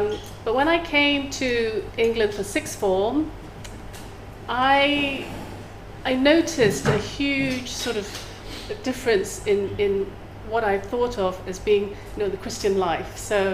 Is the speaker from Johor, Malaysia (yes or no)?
yes; Johor Bahru, Johor, Malaysia; I grew up in a place called Johor Bahru, which is next to Singapore, where my father worked from.